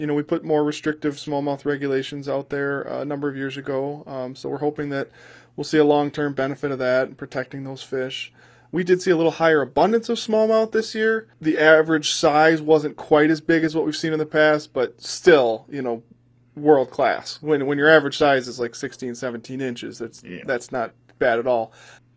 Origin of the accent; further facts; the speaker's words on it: United States; Now, I grew up down in Chippewa County, and yeah.